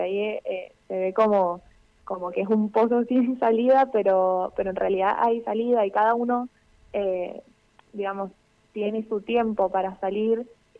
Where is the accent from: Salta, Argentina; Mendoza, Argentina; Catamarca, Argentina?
Mendoza, Argentina; also born or lived in Brazil; en Brasil, porque mis papás estaban viviendo allá, pero ellos son de acá, son de Argentina. Pero mi vida entera la pasé básicamente acá, así que yo me considero mendocina.